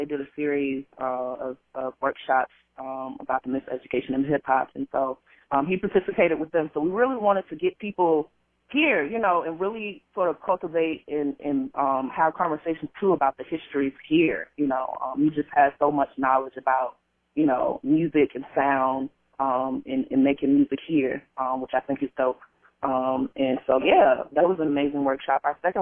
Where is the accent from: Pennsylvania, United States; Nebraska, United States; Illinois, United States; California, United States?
Illinois, United States; Urbana-Champaign; histories of growing up in Urbana-Champaign